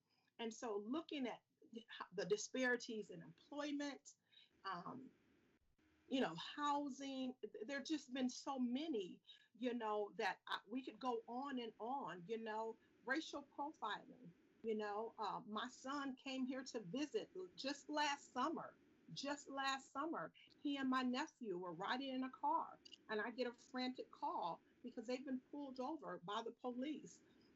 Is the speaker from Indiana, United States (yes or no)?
no; Racine, Wisconsin, United States; as a young Black child growing up in Racine and growing up in the school system where the only history that we were taught was white history